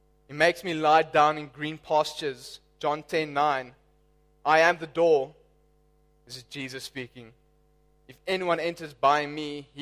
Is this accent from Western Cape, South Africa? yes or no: yes; George, Western Cape, South Africa; I come from George, down in the Cape, for those who don't know it.